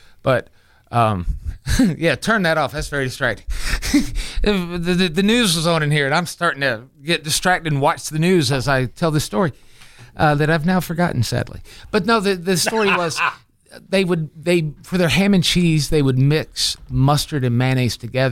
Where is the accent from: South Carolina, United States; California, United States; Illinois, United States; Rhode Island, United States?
South Carolina, United States; Poe Mill; it was right near where I was born and raised over in Poe Mill